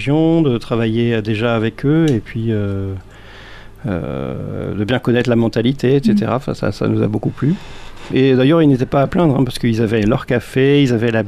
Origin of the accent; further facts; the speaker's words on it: Normandy, France; Moi, je suis normand.